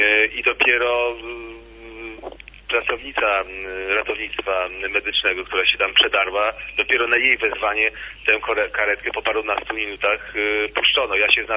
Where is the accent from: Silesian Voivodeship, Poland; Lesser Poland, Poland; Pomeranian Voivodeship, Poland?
Pomeranian Voivodeship, Poland; Gdańsk; bo jako gdańszczanin czułem taki obowiązek.